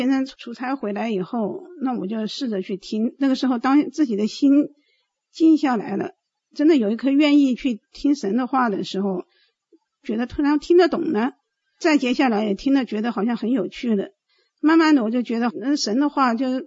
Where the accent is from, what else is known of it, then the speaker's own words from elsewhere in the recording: Wuhan, Hubei, China; moved away as an adult; now in United States; 我是武汉人。